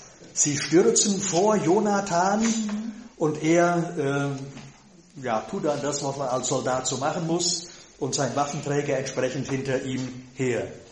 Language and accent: German; North Rhine-Westphalia, Germany; in meinem Heimatort sitze ich da auf dem Hügel und gucke da das Tal runter bis Richtung Junkernhees, fast nach Fellinghausen.